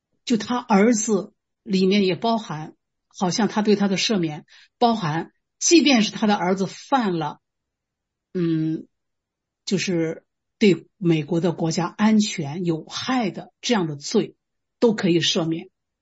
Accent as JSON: {"language": "Chinese", "country": "China", "said": "虽然我是个中国人啊，美国的这些我也没有资格评，但是我可以谈谈我的看法。"}